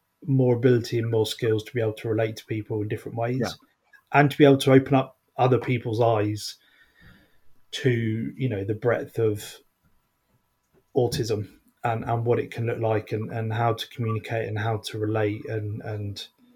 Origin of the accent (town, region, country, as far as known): United Kingdom